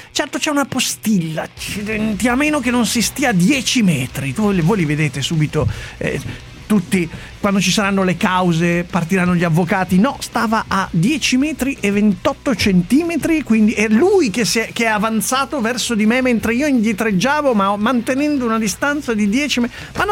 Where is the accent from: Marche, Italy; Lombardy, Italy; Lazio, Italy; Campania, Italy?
Lombardy, Italy; Sesto San Giovanni; Io sono di Sesto San Giovanni, peraltro, però ma dai, l'orgoglio milanese, Milano è avanti.